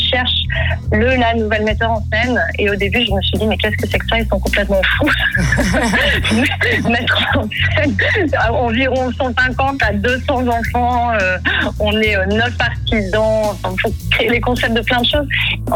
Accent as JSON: {"language": "French", "region": "Valais", "country": "Switzerland", "moved": "as an adult", "said": "je suis valaisanne, mais je suis partie à 18 ans de la Suisse. Et quand je me suis réinstallée en Suisse, il n'y a pas si longtemps"}